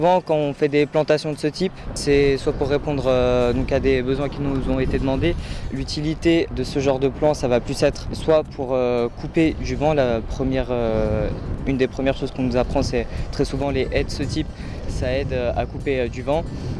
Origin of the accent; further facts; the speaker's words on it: Écully, Auvergne-Rhône-Alpes, France; Moi je suis plus d'Écully, donc ça fait environ 45 minutes en voiture. Je suis pas la porte à côté, mais c'est pas si loin que ça.